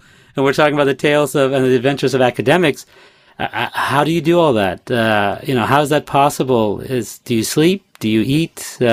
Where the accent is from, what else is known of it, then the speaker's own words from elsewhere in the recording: Albania; Our listeners know that I am from Albania as well.